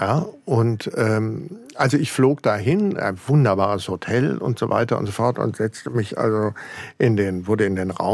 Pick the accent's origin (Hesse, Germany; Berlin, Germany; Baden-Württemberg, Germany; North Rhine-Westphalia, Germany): Hesse, Germany; Frankfurt; Meine Kindheit verlief in Frankfurt.